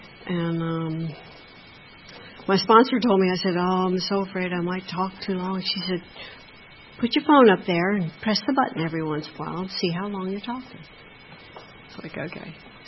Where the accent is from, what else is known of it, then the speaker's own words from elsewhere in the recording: Florida, United States; born there; I was born in Florida, and I'm from an Irish Catholic family.